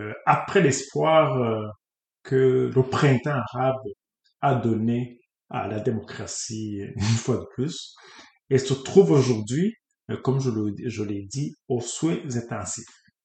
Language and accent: French; Quebec, Canada; Comme on dit chez nous au Québec